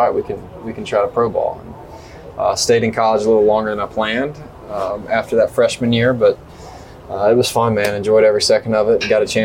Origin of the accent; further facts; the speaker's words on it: Mississippi, United States; I'm from Mississippi. Yeah, yeah. My dad played football at Alabama, so I committed to Alabama quick. I just didn't want to leave my home state. I didn't want to leave Mississippi.